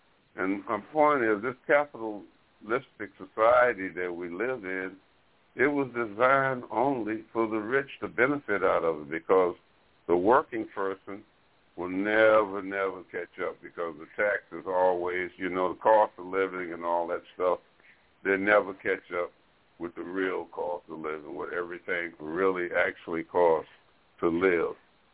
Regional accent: Fairhope, Alabama, United States; Like, I come from Alabama, a place called Fairhope, Alabama, and most of my relatives were brick masons and carpenters.

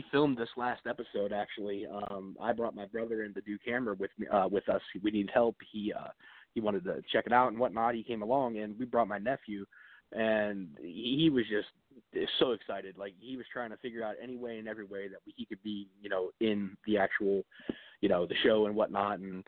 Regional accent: Ohio, United States; I'm actually from Northeast Ohio, but down here in Indiana

